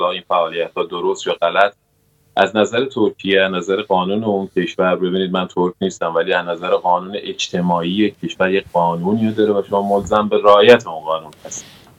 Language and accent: Persian; Iran; به عنوان یه ایرانی